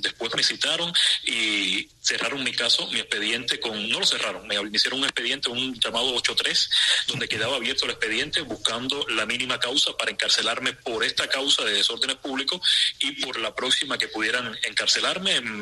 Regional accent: Cuba; yo vengo de una sociedad muy humillada, muy pisoteada, y en mi país hay mucha miseria, y duele que yo lo diga siendo cubano

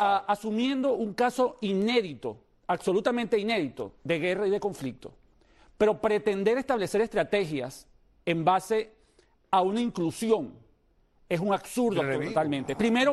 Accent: Venezuela; Como activistas venezolanos

